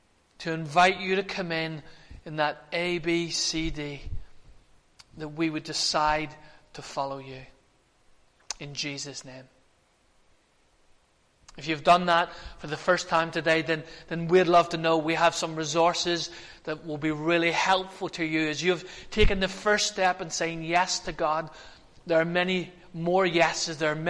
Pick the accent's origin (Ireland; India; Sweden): Ireland; I'm Irish, so I like to keep it very simple.